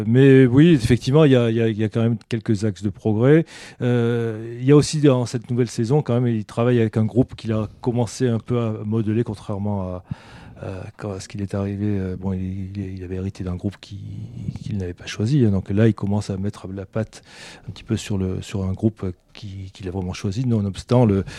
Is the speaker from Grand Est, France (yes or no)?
no; Auvergne-Rhône-Alpes, France; il peut geler tard chez nous en Auvergne.